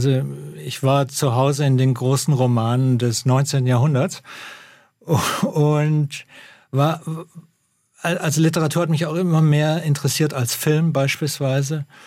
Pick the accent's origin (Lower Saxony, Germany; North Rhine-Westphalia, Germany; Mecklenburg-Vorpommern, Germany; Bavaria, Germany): Bavaria, Germany; Munich; weil ich komme aus München, also Isar.